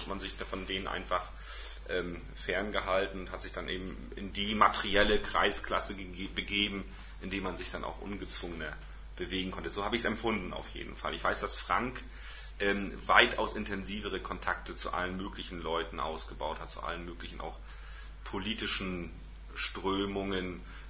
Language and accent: German; Parchim, Mecklenburg-Vorpommern, Germany; Ich komme aus Parchim.